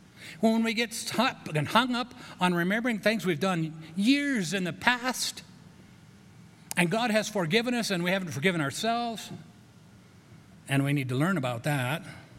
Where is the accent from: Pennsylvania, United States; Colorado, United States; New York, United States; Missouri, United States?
Colorado, United States; I'm from Colorado. I do know Colorado trout.